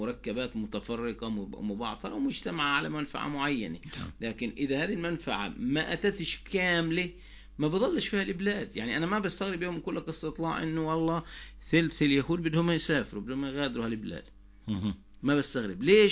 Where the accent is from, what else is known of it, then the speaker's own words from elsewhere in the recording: Palestine; احنا كفلسطينيين يمكن مش مهتمين في الموضوع